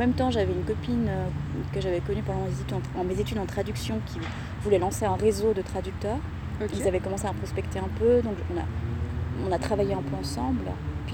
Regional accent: Switzerland; surtout en tant que Suisse, si t'as des clients suisses

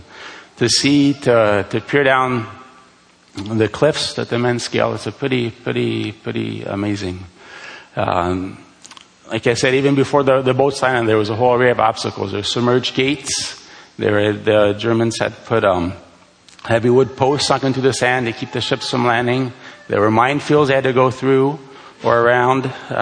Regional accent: France; Most of you know that I grew up in France, where my parents are missionaries.

